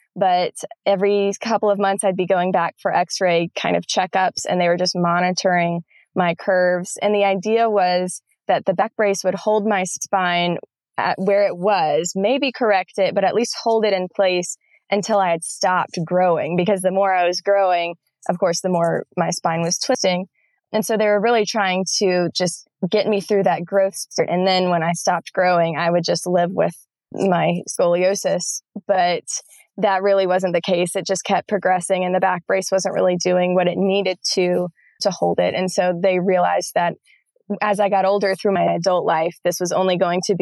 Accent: South Carolina, United States; My mom, I'm from South Carolina. And so like most Southern girls, their moms stick them in ballet classes when they're about 3 years old.

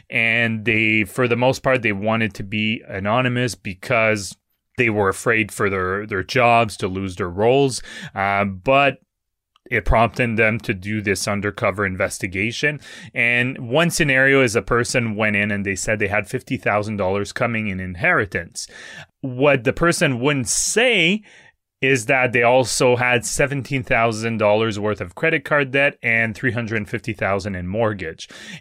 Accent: France; accent: French; English is a second language; Siri doesn't understand my French accent

